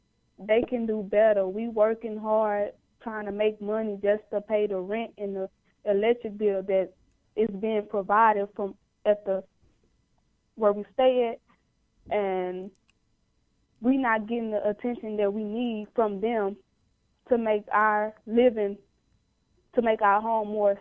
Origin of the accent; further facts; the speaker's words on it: East St. Louis, Illinois, United States; because I was born and raised in East St. Louis, and I'm still here, obviously.